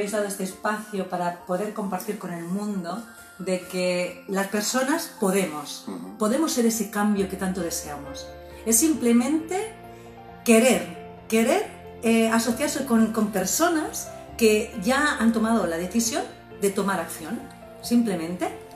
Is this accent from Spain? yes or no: yes; Sabadell, Catalonia, Spain; la ciudad de la que yo soy, de Cataluña, que se llama Sabadell.